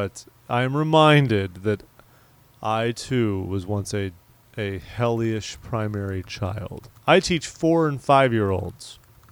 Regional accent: California, United States; Yeah, maybe, but I'm not from the Bay Area.

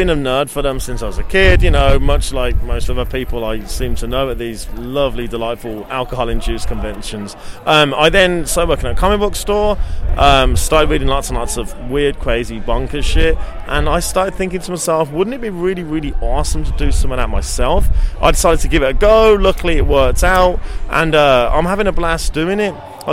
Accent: England, United Kingdom; accent: English; I hail from England, as the ridiculous accent suggests.

